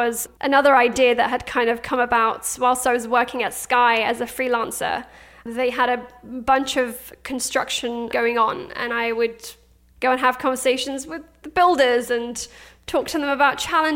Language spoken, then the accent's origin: English; Afghanistan; now in London, United Kingdom; From Afghanistan.